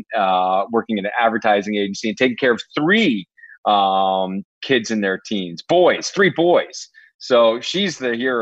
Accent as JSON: {"language": "English", "town": "Dallas", "region": "Texas", "country": "United States", "tie": "born or raised there", "said": "Well, this was in Dallas."}